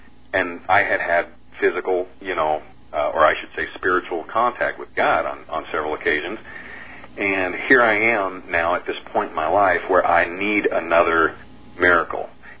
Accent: California, United States; born there; I was born in California

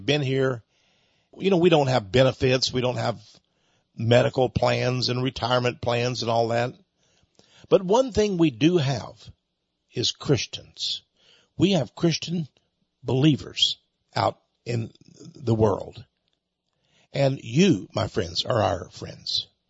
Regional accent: United States; And I'm an American first guy. I don't put down any nation, but I say that my nation is best.

